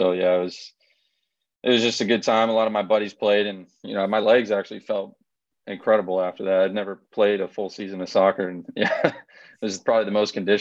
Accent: New England, United States; also born or lived in Grants Pass; So, like you mentioned, I was born in Grants Pass. And I don't really remember too much because we moved back to the East Coast when I was about two. So, my whole life really that I remember has been in New England.

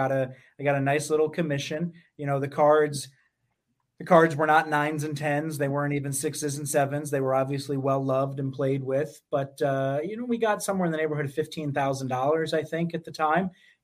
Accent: Poughkeepsie, New York, United States; Yeah, so 1999, I'm 13 years old, growing up in Poughkeepsie, New York, like you alluded to.

